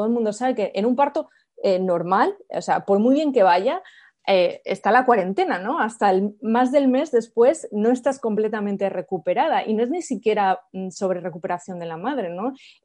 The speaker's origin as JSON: {"language": "Spanish", "country": "Spain", "moved": "as an adult", "said": "Yo vengo de España, sí que es cierto que mi visión es la visión de una persona europea, ¿no?"}